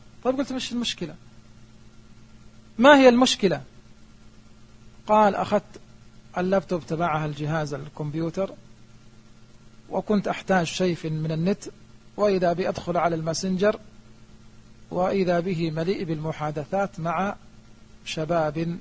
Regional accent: Saudi Arabia; عندنا في السعودية

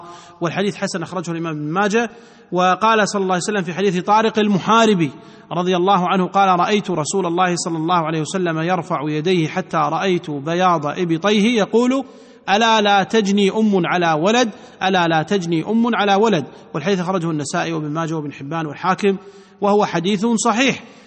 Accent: Kuwait; حتى في النظام الأمني عندنا في الكويت

